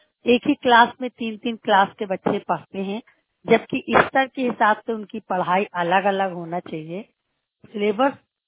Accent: Uttar Pradesh, India; और मैं बांदा जिले से हूँ।

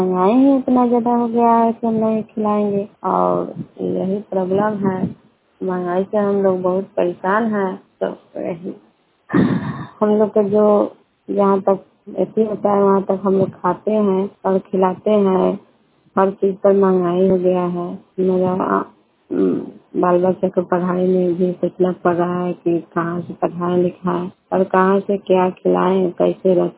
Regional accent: Bihar, India; और मकेर प्रखंड के रहने वाली हूँ। घर है मेरा नंदन कैसे का।

